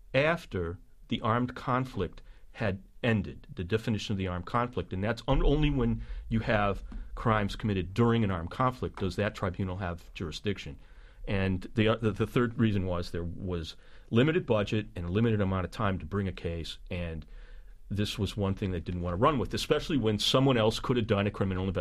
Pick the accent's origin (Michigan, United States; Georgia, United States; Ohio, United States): Ohio, United States; Cleveland; from the United States. I'm from the west side of Cleveland. I'm not from Switzerland.